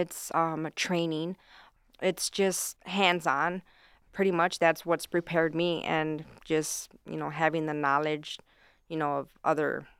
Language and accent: English; San Antonio, Texas, United States; moved away as an adult; I was watching the news as well because I'm originally from Texas, from San Antonio, Texas, and I've been up here since 92.